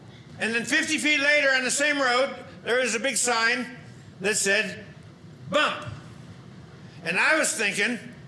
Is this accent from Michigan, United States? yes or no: yes; Rochester, Michigan, United States; I'm from right here in Michigan, Rochester, Michigan.